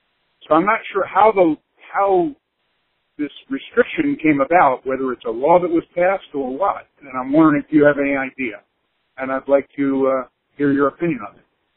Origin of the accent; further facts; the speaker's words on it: Vermont, United States; I'm from Vermont.